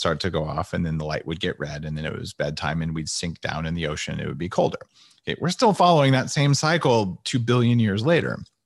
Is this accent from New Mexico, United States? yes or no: yes; New Mexico, United States; I grew up backpacking in New Mexico.